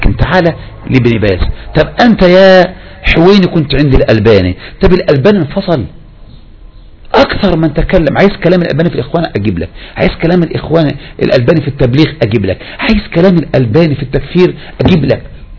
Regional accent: Tunisia; ده احنا عندنا في تونس ولا بلد عربي

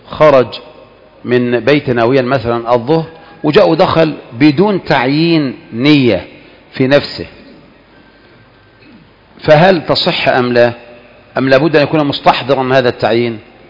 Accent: Egypt; أنا الآن من مصر

